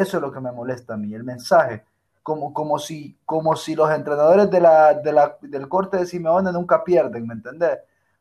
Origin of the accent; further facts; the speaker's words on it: Honduras; soy hondureño, un gusto